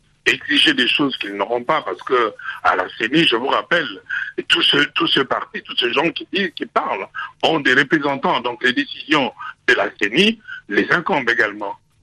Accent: DR Congo; Je suis congolais, j'ai vu au Congo

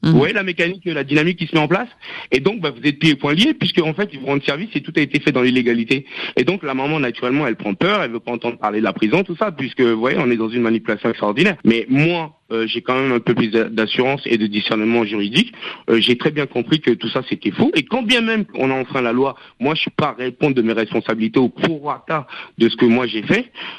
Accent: France; je suis français, je suis pas anglais.

